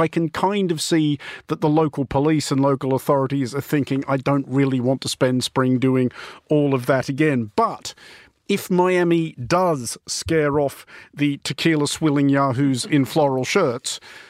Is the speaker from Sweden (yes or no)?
no; Australia; I'm Australian